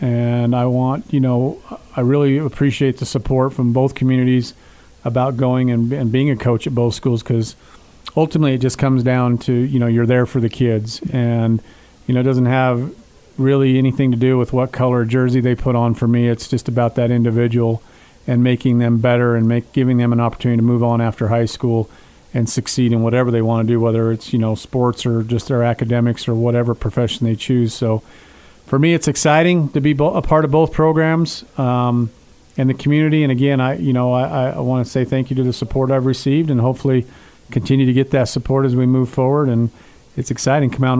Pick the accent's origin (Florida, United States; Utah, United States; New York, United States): Utah, United States; I mean, I grew up in Emory County. I played there. I love it there.